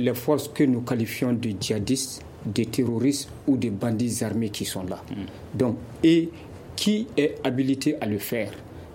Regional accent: Mali; nous sommes des musulmans, nous sommes des Maliens.

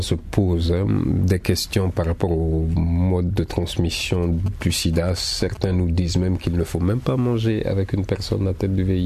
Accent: Mali; chez nous au Mali.

